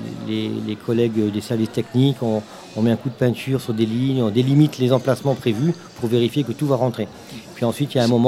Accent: Grand Est, France; j'ai rencontré un stand alsacien, et je suis lorrain.

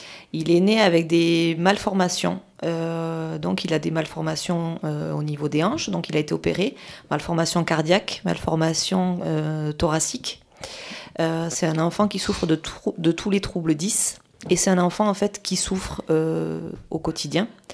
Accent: La Réole, Nouvelle-Aquitaine, France; Je suis originaire de La Réole. Et donc j'habite sur La Réole.

